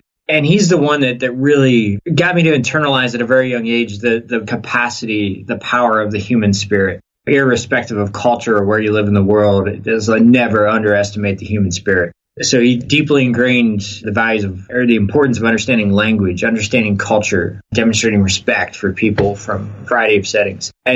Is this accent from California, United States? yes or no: no; Sunbury, Pennsylvania, United States; Well, I grew up in Sunbury, Pennsylvania, which is a small town in northeast Pennsylvania.